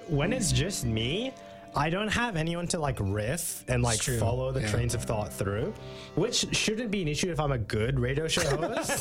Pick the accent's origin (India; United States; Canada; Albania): Canada; Hello, I'm an admirer from Canada.